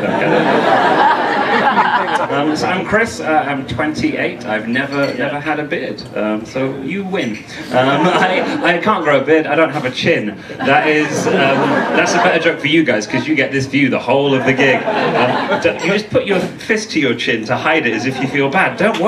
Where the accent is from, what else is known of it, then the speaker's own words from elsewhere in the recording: Manchester, North West England, United Kingdom; now in Oxford, United Kingdom; so I grew up in Manchester originally, and I wanted to be a beat poet.